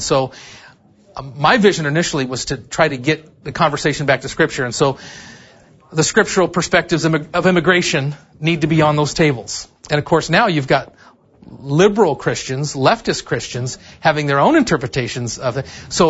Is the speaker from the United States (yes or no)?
yes; California, United States; born there; also born or lived in Sitka, Alaska; I was born in Southern California. Don't hold that against me.